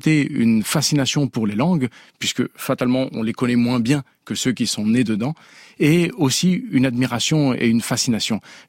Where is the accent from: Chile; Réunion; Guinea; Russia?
Chile; Santiago, Santiago Metropolitan Region; first language Spanish; French is a second language; also born or lived in France; étant chilien, santiaguino. Donc fatalement, l'espagnol a été ma première langue.